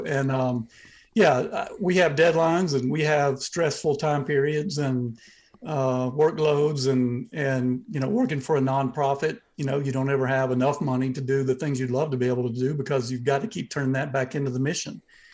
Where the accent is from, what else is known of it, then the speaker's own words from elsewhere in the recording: Georgia, United States; But I'm from Southeast Georgia, near the coast. That's where my family's land is.